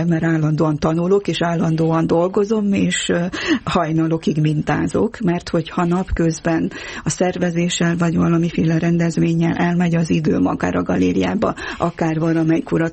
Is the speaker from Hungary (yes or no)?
no; Korond, Harghita, Romania; egy olyan családból származom, Erdélyből, Korondról … korondi fazekasmester, a népművészetmestere